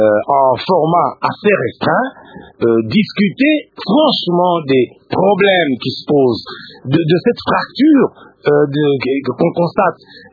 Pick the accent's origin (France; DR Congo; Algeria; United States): DR Congo; Kongo Central; Chez nous, au Bas-Congo, la palabre fait partie du moyen de résoudre les conflits.